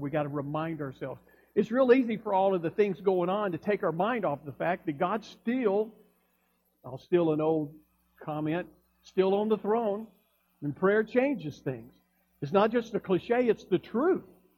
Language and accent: English; Alabama, United States; Because, you see, I grew up in Alabama. We didn't care.